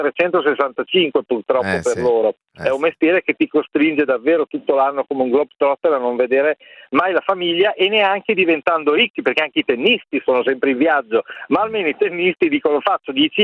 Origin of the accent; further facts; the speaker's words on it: Ferrara, Emilia-Romagna, Italy; vengo da Ferrara